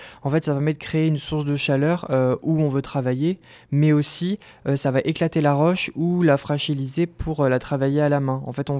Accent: Nouvelle-Aquitaine, France; qui a été retrouvé chez moi en Charente

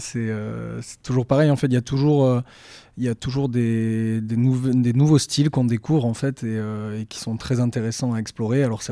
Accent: Bordeaux, Nouvelle-Aquitaine, France; parce que déjà on est de Bordeaux, on a créé le groupe en tant qu'étudiant

